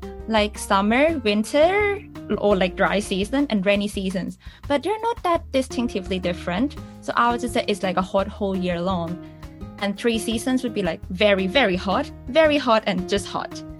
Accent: Thailand; English is a second language; now in Japan; So you can just call me … And I'm from Thailand, so I'm 100% Thai. And I've been living in Thailand since I was born, and I've never been to any English-speaking countries before.

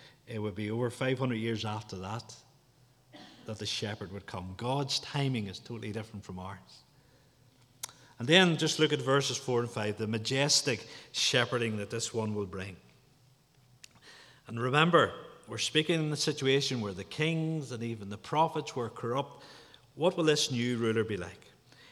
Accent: Gerrards Pass, Northern Ireland, United Kingdom; People, when they ask me where I come from, I often say I come from Gerrards Pass. And in many ways, Gerrards Pass is more of a district than it is anything else. If you're driving from Newry to Portadown, you could go through Gerrards Pass.

